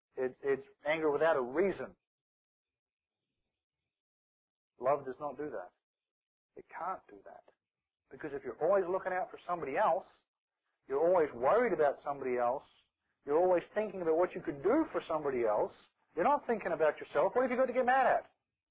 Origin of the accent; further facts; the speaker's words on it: Australia; also born or lived in New Zealand; I was born in New Zealand, but I spent most of my life growing up in Australia.